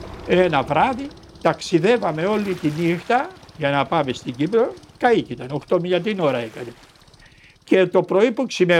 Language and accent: Greek; Velanidia, Peloponnese, Greece; born there; Είμαι 87. Γεννήθηκα στα Βελανή Διαβιών, που είναι κοντά στον Καβομαλιά, το τελευταίο χωριό.